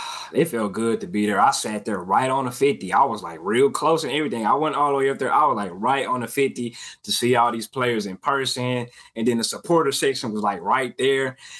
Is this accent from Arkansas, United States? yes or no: no; Dallas, Texas, United States; because he hometown boy, because I'm from Dallas area. He from the Dallas area.